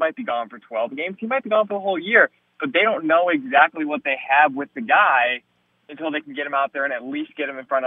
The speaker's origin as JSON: {"language": "English", "town": "Cleveland", "region": "Ohio", "country": "United States", "said": "I'm from Cleveland. I'm a Browns fan, right?"}